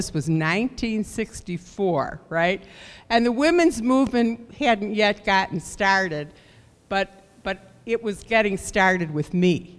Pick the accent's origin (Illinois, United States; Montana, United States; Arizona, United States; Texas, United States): Illinois, United States; Chicago; I grew up in Chicago, so we were in Chicago